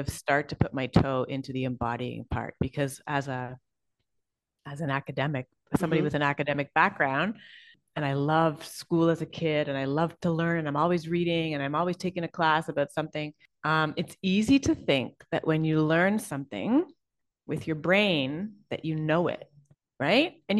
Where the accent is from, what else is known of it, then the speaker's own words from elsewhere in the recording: Canada; now in Caribbean; So I'm Canadian. The things that I use to define myself are my Canadianness. I'm biracial. That's pretty important to my identity. Mm-hmm. I'm a mom. I'm part of the LGBTQ community